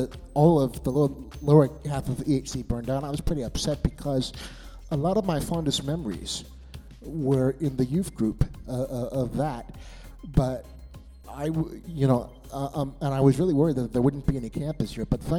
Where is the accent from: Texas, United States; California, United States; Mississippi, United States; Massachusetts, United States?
California, United States; Costa Valley; I'm from Costa Valley, California, and I've been coming here ever since I was 8